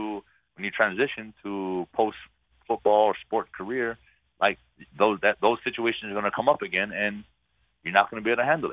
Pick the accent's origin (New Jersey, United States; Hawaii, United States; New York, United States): Hawaii, United States; Like, I'm from Hawaii, right? I don't like the cold, but it is what it is.